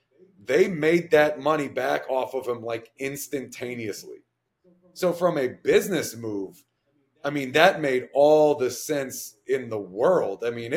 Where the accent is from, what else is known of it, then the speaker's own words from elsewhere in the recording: Washington, District of Columbia, United States; I mean, I'm from the Washington, D.C. area, so Jimmy Seafood has their big location over there in Baltimore.